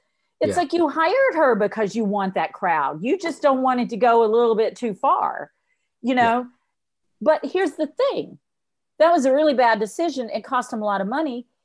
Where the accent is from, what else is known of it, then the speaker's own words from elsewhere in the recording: Mississippi, United States; I fully believe Trump is going to be president. I'm from Mississippi.